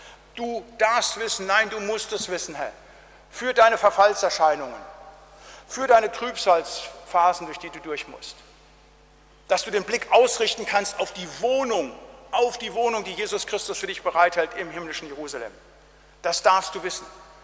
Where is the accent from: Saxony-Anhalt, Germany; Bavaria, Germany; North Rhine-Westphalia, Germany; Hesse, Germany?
North Rhine-Westphalia, Germany; Da, wo ich herkomme, im Siegerland